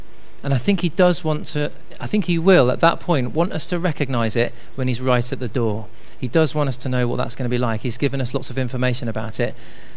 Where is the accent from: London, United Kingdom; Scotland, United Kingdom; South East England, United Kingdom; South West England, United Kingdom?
South West England, United Kingdom; Bournemouth; I grew up in Bournemouth, so I'm kind of going back home, I guess, when we moved there.